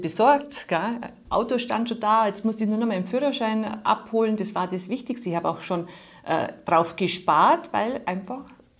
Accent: Bad Bayersoien, Bavaria, Germany; aus Bad Bayersoen, wo ich herstamme

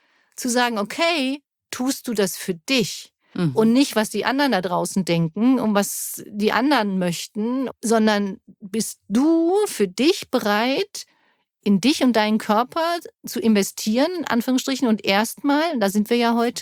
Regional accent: Germany; Ich bin ja Deutsche und die kennt sich halt nicht so aus, was so üblich ist.

